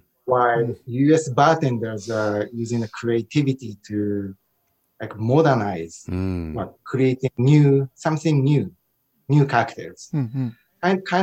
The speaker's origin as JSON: {"language": "English", "country": "Japan", "tie": "born or raised there", "lives_now": "New York, United States", "said": "I'd say my bars are sort of kind of reflection of me as somebody who was born and raised in Japan and has been living in New York for a long time."}